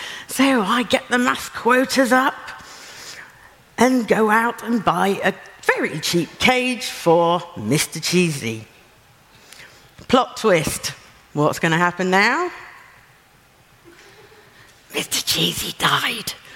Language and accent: English; Manchester, North West England, United Kingdom; So, hello … I'm from Manchester.